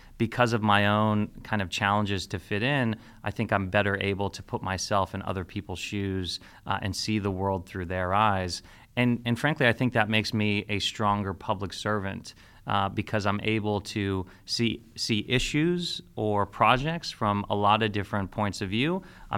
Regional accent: Ohio, United States; My identity is that I'm an Ohioan, and I'm proud of the fact that I was born and raised in Ohio. I was educated in Ohio. I work now in Ohio.

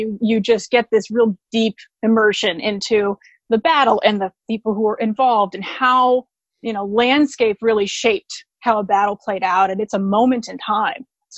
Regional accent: Ohio, United States; back to my home state of Ohio and work for the state

